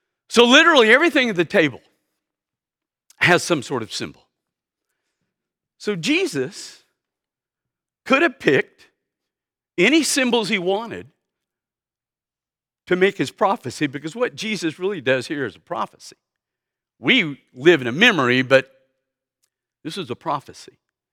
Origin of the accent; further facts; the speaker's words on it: the South, United States; I grew up in the South.